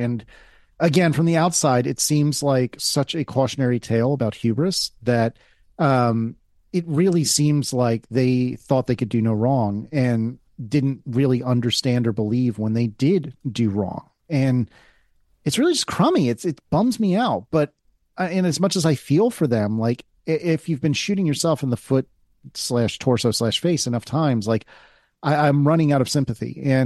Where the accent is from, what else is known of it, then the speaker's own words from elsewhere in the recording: United States; And it was something to be proud of as a nerd, as an American.